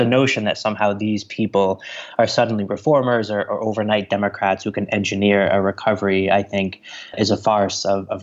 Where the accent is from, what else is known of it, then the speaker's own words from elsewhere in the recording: United States; speaking as an American